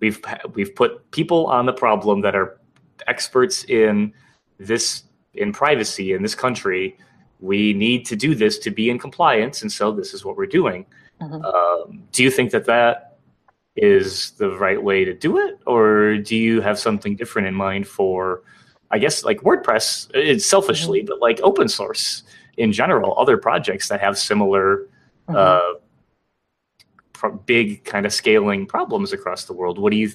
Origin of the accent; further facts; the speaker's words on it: United States; even to me as an American and being an American and living in America my entire life